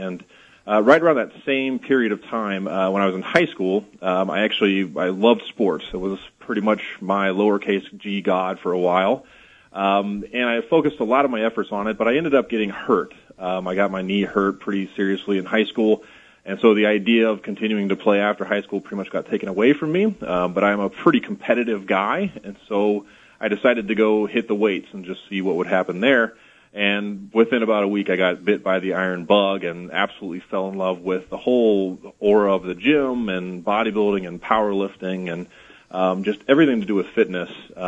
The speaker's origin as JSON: {"language": "English", "region": "Texas", "country": "United States", "tie": "born or raised there", "said": "Yeah, so I'm born and raised here in Texas, up near the Dallas area, cradle Catholic."}